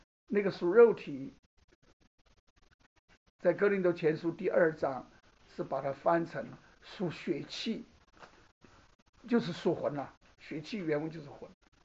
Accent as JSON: {"language": "Chinese", "country": "China", "said": "我们从大陆来的人"}